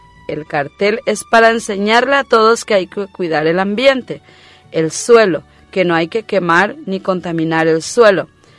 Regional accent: Paraguay; Además, tenemos que agradecer a Dios por todo lo que nos regala cada día como paraguayos.

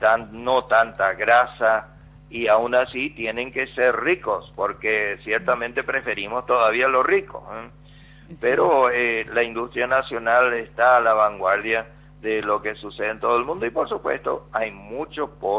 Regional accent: Paraguay; de hecho está el desafío que como paraguayos tenemos que consumir más lácteos porque estamos muy bajos

